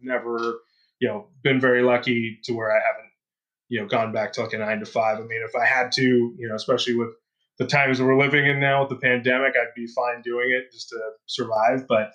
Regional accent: Mission Viejo, California, United States; I grew up in Mission Viejo, so like South Orange County, but I used to sneak in.

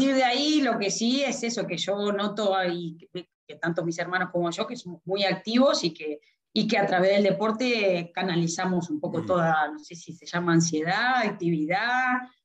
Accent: Argentina; now in Madrid, Spain; yo soy argentina, hace 18, 19 años ya casi que estoy viviendo en Madrid

